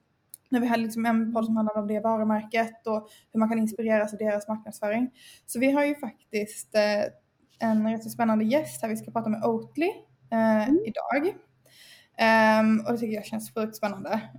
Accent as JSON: {"language": "Swedish", "region": "Skåne", "country": "Sweden", "tie": "born there", "lives_now": "Gothenburg, Sweden", "said": "Jag är ju född i Skåne men har flyttat till Göteborg. Men jag har inte lagt till med någon Göteborgsdialekt."}